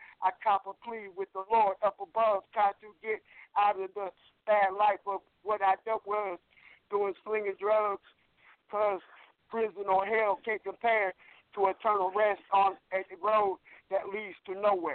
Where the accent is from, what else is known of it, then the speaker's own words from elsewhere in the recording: Fayetteville, North Carolina, United States; I'm a rapper from Fayetteville, North Carolina.